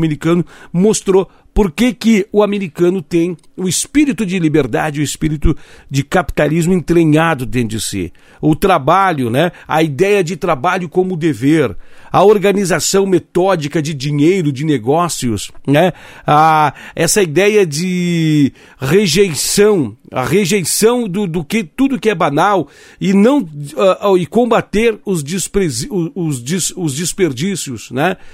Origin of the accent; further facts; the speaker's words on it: Brazil; Então o Brasil, nós como brasileiros, nós não temos esses pensamentos encravados, né?